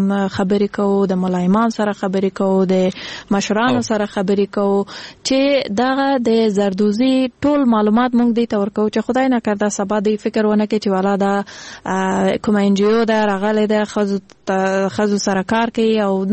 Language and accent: Pashto; Kandahar, Afghanistan; زه خپل د کندهار د ولایت یم